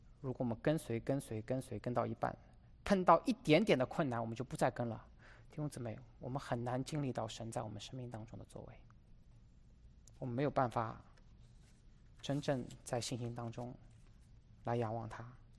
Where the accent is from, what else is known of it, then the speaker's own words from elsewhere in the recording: China; now in United States; 我们当中很少是在美国出生，在美国长大的，我们大部分人都是从国内来的。